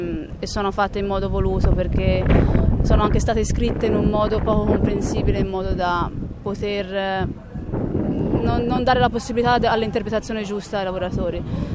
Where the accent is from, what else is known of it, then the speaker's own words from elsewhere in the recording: Florence, Tuscany, Italy; Sono di Firenze